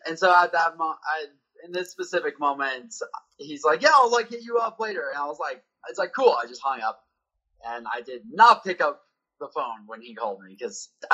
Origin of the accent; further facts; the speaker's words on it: Jackson, Wyoming, United States; I am 28 years old. I'm from Jackson, Wyoming